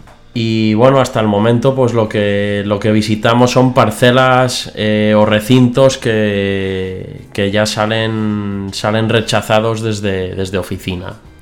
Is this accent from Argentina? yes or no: no; Tariego de Cerrato, Castile and León, Spain; vengo de Palencia, vengo de un pueblito pequeño que se llama Tariego de Cerrato.